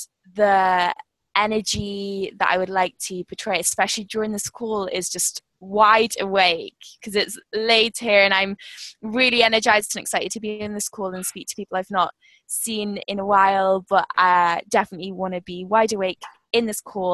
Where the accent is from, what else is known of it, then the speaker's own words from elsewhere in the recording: United Kingdom; accent: British; Yeah, sorry. It's my British accent. It's horrible.